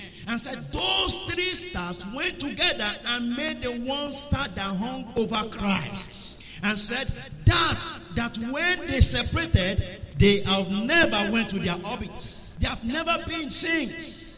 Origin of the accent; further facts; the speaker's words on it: Kentucky, United States; born there; And I was born in Kentucky.